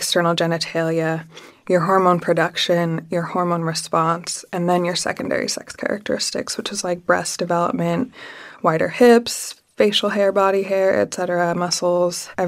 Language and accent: English; Utah, United States; as a kid, because I grew up in Utah and I had to be a woman, like, I was so scared of anyone finding out that I was, quote-unquote, secretly a boy.